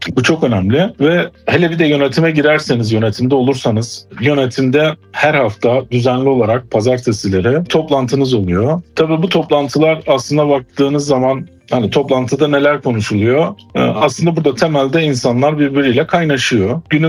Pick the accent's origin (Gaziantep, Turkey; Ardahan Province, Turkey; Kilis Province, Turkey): Gaziantep, Turkey; also born or lived in Istanbul; 1981 yılında Gaziantep'te doğdum. Gaziantep'te ilkokul, ortaokul ve liseyi okuduktan sonra elektronik mühendisliği, İstanbul'da elektronik mühendisliği okudum.